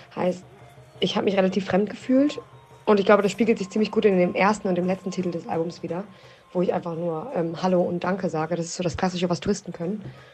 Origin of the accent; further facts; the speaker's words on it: Germany; Ich bin in Deutschland geboren und groß geworden.